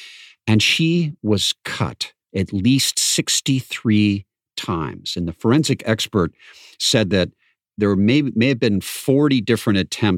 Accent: Washington, United States; he's from my home state of Washington. In fact, this murder case was just about 8 miles from where I grew up.

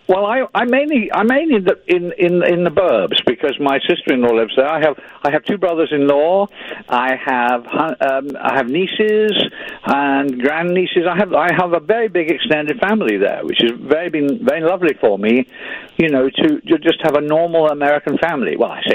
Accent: England, United Kingdom; I'm an English person, you know.

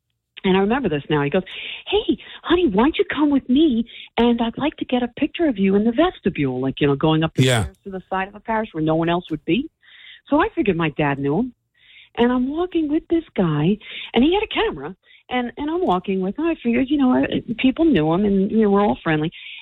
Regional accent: Fair Lawn, New Jersey, United States; and this is when I grew up in Fairlawn. So I'm on Route 4.

